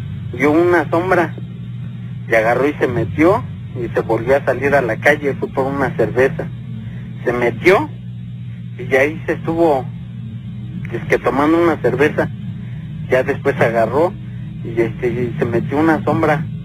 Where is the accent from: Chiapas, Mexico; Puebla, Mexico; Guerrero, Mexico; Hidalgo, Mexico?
Hidalgo, Mexico; todos somos del estado de Hidalgo.